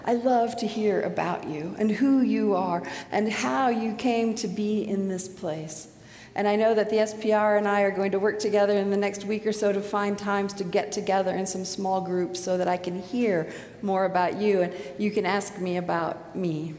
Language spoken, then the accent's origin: English; Indiana, United States; I have Indiana roots. I grew up in Indiana.